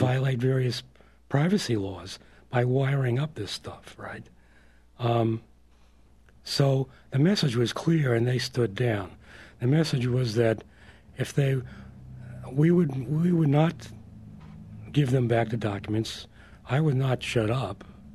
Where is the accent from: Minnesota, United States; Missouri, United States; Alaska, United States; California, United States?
California, United States; her bailiwick, and I'm a Californian, right?